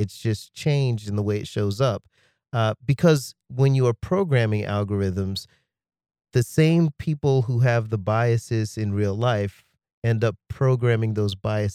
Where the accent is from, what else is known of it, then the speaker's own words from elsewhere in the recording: Jacksonville, Florida, United States; being a young man growing up in Jacksonville and just trying to get an apartment